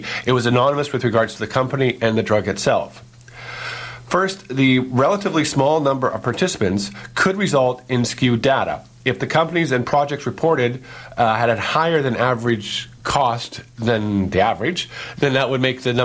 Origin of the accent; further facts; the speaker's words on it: Canada; As a Canadian, I'm proud that our nation has a relatively socialized medical system.